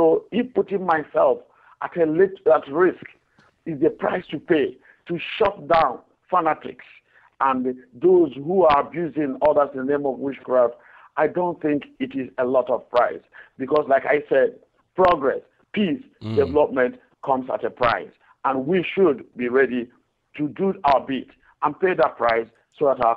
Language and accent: English; Nigeria; we are seeing it not just in Nigeria, that's my home country.